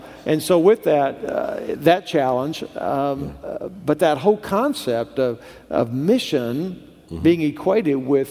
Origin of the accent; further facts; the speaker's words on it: Texas, United States; I'm from South Texas, so if it wasn't Hispanic, I would never heard of a church plant.